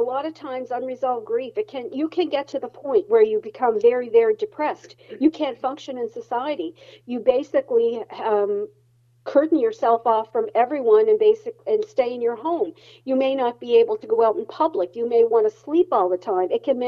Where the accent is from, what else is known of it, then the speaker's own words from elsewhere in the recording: Glace Bay, Nova Scotia, Canada; But I'm from Glace Bay, but it's happening in Sydney.